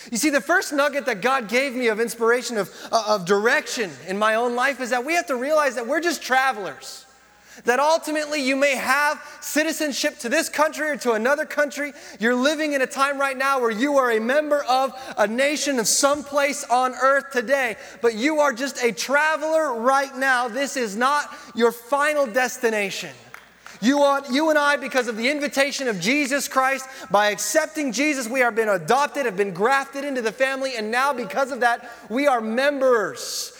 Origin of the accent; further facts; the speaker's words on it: United States; born there; Because I was born in America.